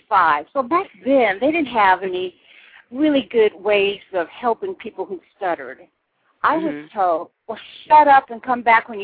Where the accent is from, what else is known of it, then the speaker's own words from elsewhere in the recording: Amarillo, Texas, United States; also born or lived in Tacoma / Illinois / Columbia; I was born in Tacoma, Washington, but I was raised most of my life as a little girl in Amarillo, Texas, and then I did my high school years in Illinois.